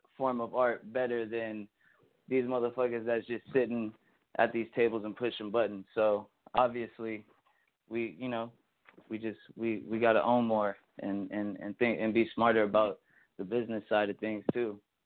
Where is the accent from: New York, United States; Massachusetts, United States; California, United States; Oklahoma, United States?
California, United States; now in Las Vegas, United States; around 2017, I ended up moving out of California. I'm from born and raised in California. But I ended up finding myself in Las Vegas, Nevada.